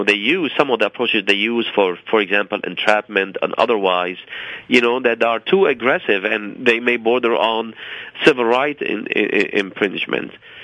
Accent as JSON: {"language": "English", "country": "United States", "said": "no doubt what complicates our lives as American of Muslim faith is what's going on in overseas"}